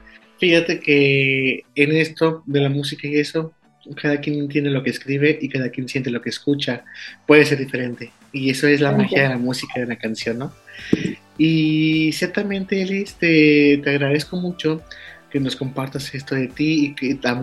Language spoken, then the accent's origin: Spanish; León, Guanajuato, Mexico; nosotros somos de León, Guanajuato